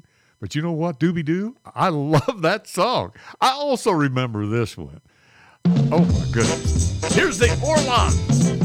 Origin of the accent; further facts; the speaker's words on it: Moundsville, West Virginia, United States; I grew up around Wheeling, West Virginia, a little town called Moundsville.